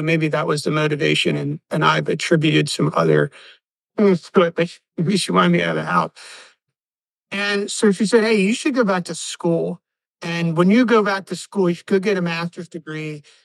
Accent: Maryland, United States; now in Half Moon Bay, United States; I'm from Maryland originally. I live in Half Moon Bay, California now

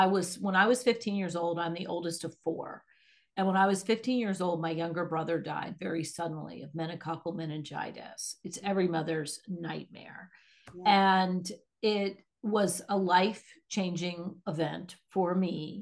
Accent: Washington, District of Columbia, United States; born there; So I was born in Washington, D.C., in Washington, D.C. My parents are native Washingtonians.

